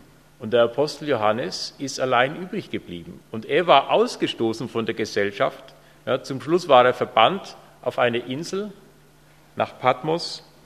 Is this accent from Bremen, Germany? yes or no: no; Pieding, Bavaria, Germany; bin aus Pieding. Das ist da gleich hinter Aufham